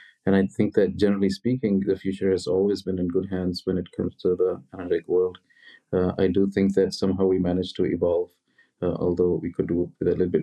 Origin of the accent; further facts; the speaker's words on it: New Delhi, Delhi, India; New Delhi, India, the capital city.